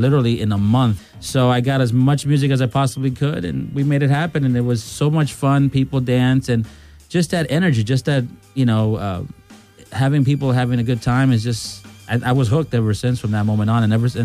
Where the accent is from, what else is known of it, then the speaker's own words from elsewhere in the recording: Brooklyn, New York, United States; I was raised in Brooklyn, so I grew up with a lot of hip hop and that's where my heart's at.